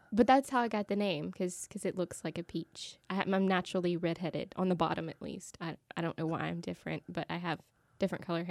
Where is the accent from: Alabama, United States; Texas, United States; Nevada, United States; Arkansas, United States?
Alabama, United States